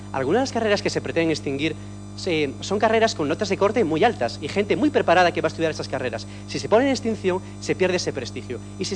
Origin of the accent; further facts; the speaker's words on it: Galicia, Spain; como por ejemplo de Galicia, de donde soy yo.